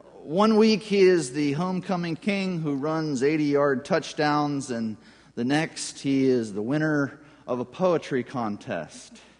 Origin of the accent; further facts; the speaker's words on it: Knox, Pennsylvania, United States; also born or lived in Ohio; I was born in Ohio, spent most of my formative years north of Pittsburgh, about 90 miles, a little nook called Knox, Pennsylvania. So if you wonder about my accent, I'm not from the South. I'm just from a southern pocket in central western Pennsylvania.